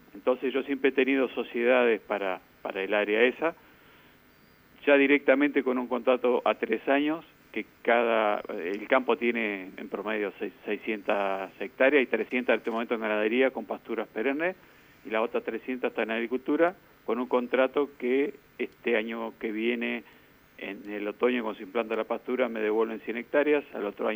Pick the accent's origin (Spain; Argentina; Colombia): Argentina; General Pico, La Pampa; yo soy nativo de General Pico